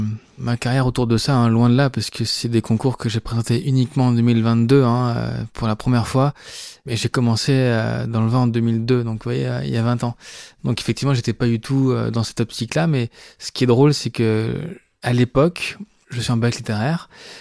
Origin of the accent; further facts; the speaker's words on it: Beaune, Bourgogne-Franche-Comté, France; born there; je suis né aux Hospices de Beaune, entre Noël et le jour de l'an, le 28 décembre 85.